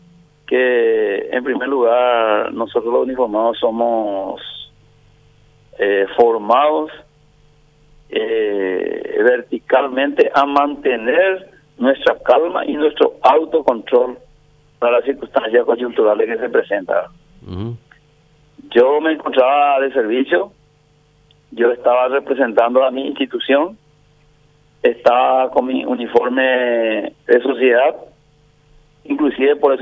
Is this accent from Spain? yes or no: no; Paraguay